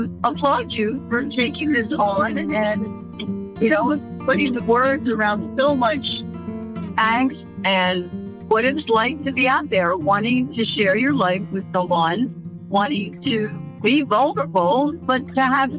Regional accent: Pennsylvania, United States; I'm traveling from Florida back home to my home state of Pennsylvania.

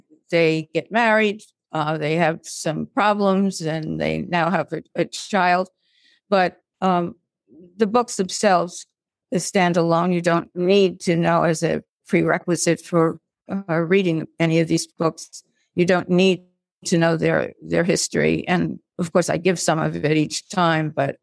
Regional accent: Brooklyn, New York, United States; And I was this pipsqueak from Brooklyn, and I was surrounded by debutantes.

